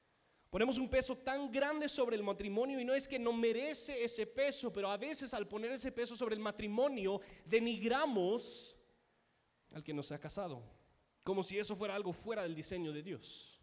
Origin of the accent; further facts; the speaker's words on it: United States; Spanish is a second language; yo también soy gringo, por eso lo puedo decir así, en cariño.